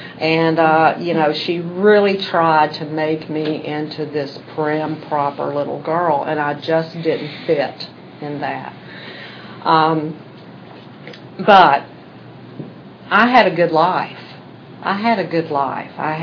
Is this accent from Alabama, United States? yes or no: yes; Alabama, United States; accent: twang; I was raised in Alabama. Still have a little bit of the twang.